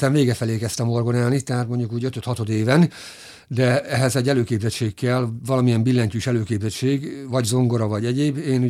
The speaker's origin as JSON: {"language": "Hungarian", "town": "Debrecen", "region": "Hajdú-Bihar", "country": "Hungary", "said": "Most hát én mivel debreceni vagyok"}